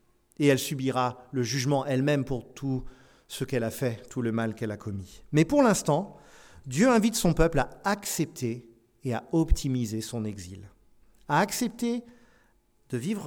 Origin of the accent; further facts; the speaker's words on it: France; also born or lived in United States; Je suis français et américain depuis ma naissance, j'ai les deux passeports. Mais quand je vais aux États-Unis, je ne suis pas totalement de là-bas. Le contraire est un peu moins vrai, car j'ai ici, parce que j'ai vécu la grande majorité de ma vie en France